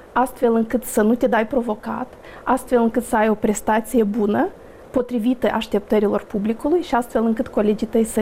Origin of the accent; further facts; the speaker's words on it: Bălți, Moldova; pentru că vin din Bălți